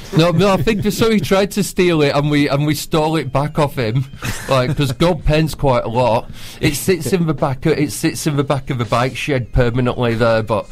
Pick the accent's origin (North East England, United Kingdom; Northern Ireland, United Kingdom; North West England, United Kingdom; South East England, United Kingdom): North West England, United Kingdom; Manchester; also born or lived in Salford; I'm originally from Manchester and did live in Salford for a little bit